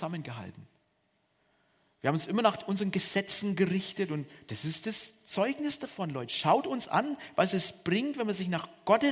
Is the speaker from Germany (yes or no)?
yes; Germany; Und es hilft mir als Deutscher, dass mir Jesus manchmal sagt, du müsstest nur Heinz und dann.